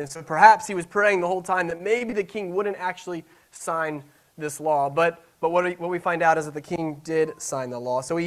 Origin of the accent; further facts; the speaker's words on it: the South, United States; I can sing it like that because I'm from the South, so...